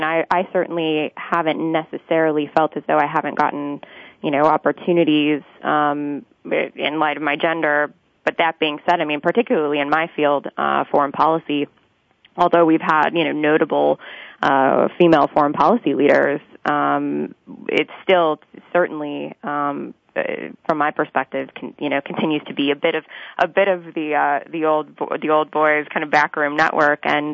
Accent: Iowa, United States; So I'm from Iowa, a small town, and went to school there

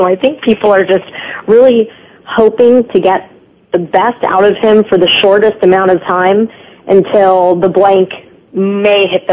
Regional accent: California, United States; I'm from Southern California.

